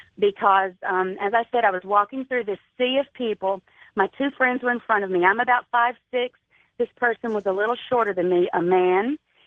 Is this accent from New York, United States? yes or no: no; Mississippi, United States; also born or lived in Arkansas; Well, listen, I grew up in Mississippi, but I'm from Arkansas.